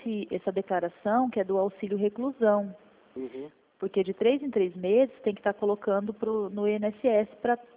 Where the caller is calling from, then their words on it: Teodoro Sampaio, São Paulo, Brazil; E a gente é aqui de Teodoro.